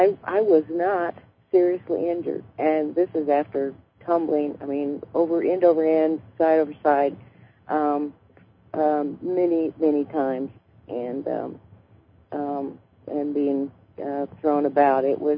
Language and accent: English; Illinois, United States; Hi, Linda. … I'm from Illinois.